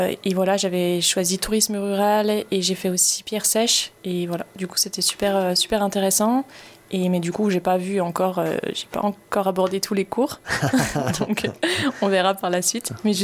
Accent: Grand Est, France; now in Florac, France; Des Vosges, je suis originaire des Vosges, j'ai grandi, j'ai fait mes études là-bas

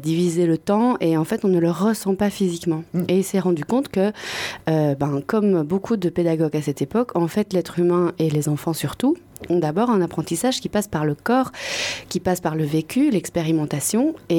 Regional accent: Belgium; Donc moi, je suis belge, à la base.

